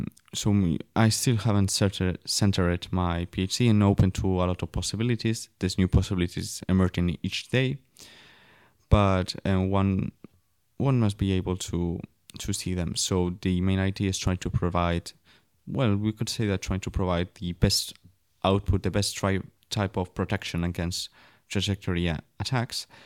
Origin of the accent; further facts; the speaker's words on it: Barcelona, Catalonia, Spain; now in Karlsruhe, Germany; So I am from Barcelona.